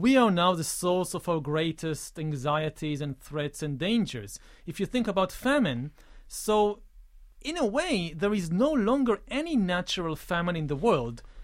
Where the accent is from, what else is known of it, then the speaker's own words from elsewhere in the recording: Israel; I come from Israel